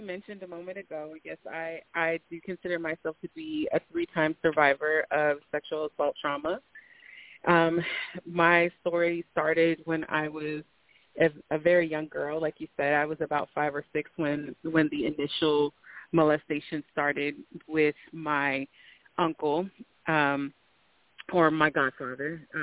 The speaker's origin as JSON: {"language": "English", "country": "United States", "said": "And I am African American, and for those of you who are aware of the cultural significance"}